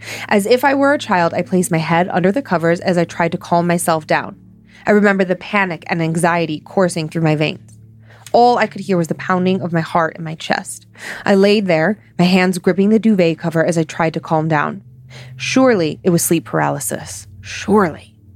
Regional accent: Australia; also born or lived in Oxford, United Kingdom; I'm originally from Australia, and after finishing my bachelor's degree in Sydney, I moved to Oxford in England to start my master's degree.

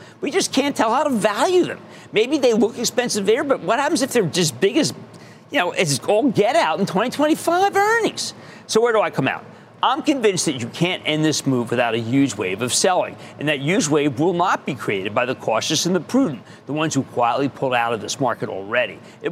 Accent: New Jersey, United States; I want to go to Glenn in my home state of New Jersey.

